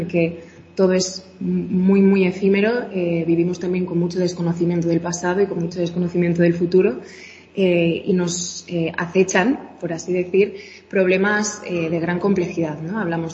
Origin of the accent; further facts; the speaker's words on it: Aguilar de Campoo, Castile and León, Spain; estar de nuevo en mi pueblo, en Aguilar de Campo